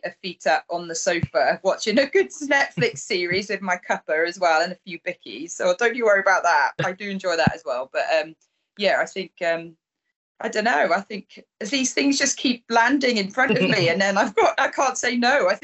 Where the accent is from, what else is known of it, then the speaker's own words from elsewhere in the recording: Ogmore-by-Sea, Wales, United Kingdom; That's when I was in Wales. So I grew up doing surf lifesaving alongside swimming. So I grew up in Ogmore-by-Sea.